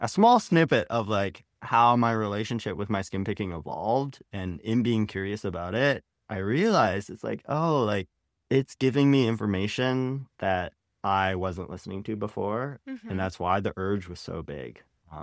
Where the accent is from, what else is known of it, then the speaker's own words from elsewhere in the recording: Canada; I'm Chinese Canadian and my parents immigrated from China in kind of the late 80s.